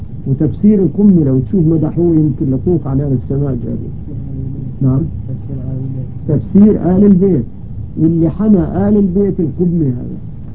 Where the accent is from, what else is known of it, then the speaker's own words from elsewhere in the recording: Syria; أهم ما عندنا في سوريا البدع تشرب هناك بكثرة